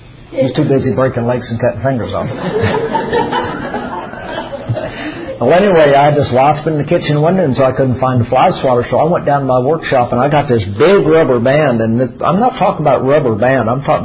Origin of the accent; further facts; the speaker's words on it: the Ozarks, United States; you know, I'm from the Ozarks, and so we got duct tape and baling wire and all that kind of stuff.